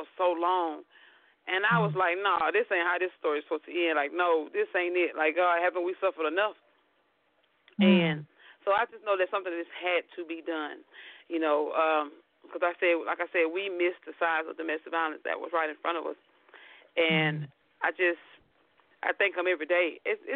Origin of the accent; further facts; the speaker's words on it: Elster, South Carolina, United States; I had a 16-year-old who was 9 months pregnant from South Carolina, Elster, South Carolina, my hometown.